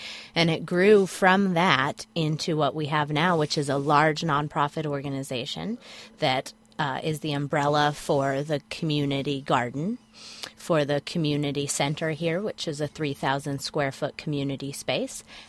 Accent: West Point, California, United States; I was born and raised in this community. I was born outside Wheelsville, grew up right here, and went to West Point Elementary School, went to Calaveras High School, and then I moved back after college.

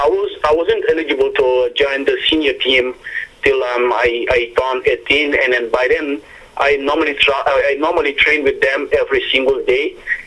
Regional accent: Gambia; because I'm being from Gambia and then come up around with a team Toronto FC, being with huge big players.

